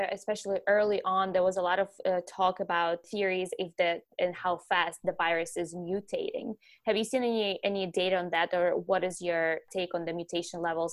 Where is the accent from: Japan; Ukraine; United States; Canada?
Ukraine; moved away; So I'm originally from Ukraine. I've been in the country for 13 years now, but I grew up in Ukraine.